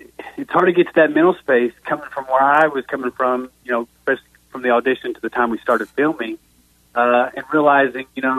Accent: Mustang, Oklahoma, United States; We live in Mustang, Oklahoma. We're from Mustang.

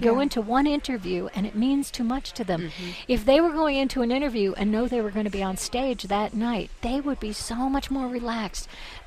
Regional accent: New York City, New York, United States; I grew up in New York City where the theater was right there at your footstep every single day.

